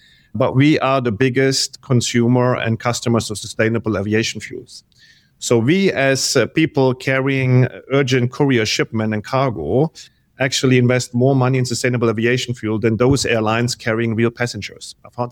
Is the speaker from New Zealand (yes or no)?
no; Germany; moved away as an adult; now in South Africa; So when I moved from Germany to South Africa, being German, we love the rules.